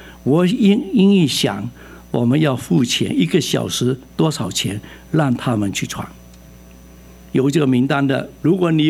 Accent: Fuzhou, Fujian, China; now in New York, United States; 大家好，我是福州人，纽约来的

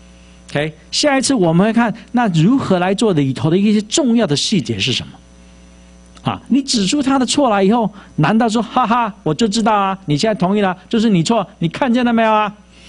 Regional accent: Taiwan; 我们从台湾来的就知道

